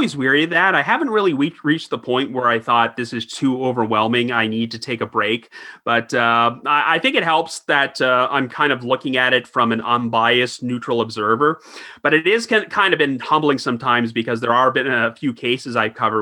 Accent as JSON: {"language": "English", "town": "Orangeville", "region": "Ontario", "country": "Canada", "tie": "born or raised there", "said": "because I grew up in Orangeville, Ontario, which is actually the hometown of Edge and Christian"}